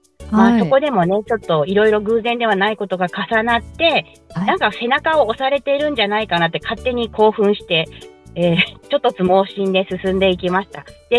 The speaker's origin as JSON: {"language": "Japanese", "region": "Chiba", "country": "Japan", "tie": "born or raised there", "also_born_or_lived": "Koriyama", "lives_now": "Uji, Japan", "said": "私は福島県郡山市出身でして、今は京都府宇治市に住んでいるんですけれども"}